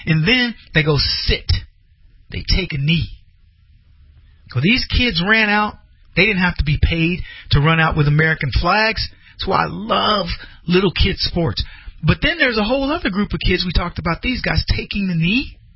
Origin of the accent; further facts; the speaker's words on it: United Kingdom; I grew up in Britain